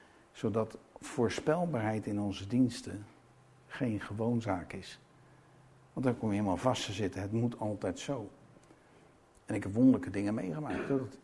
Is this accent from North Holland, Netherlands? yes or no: no; Rotterdam, South Holland, Netherlands; Ja, Rotterdam-Zuid, weet je wel. Charlo's. Spreek je andere talen? Nee, een beetje Engels, hè? Steenkolen-Engels.